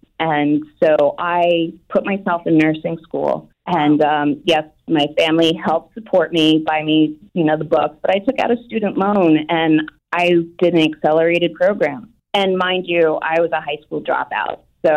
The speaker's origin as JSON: {"language": "English", "region": "Scotland", "country": "United Kingdom", "tie": "born there", "said": "And 9 months later, I was born in Scotland."}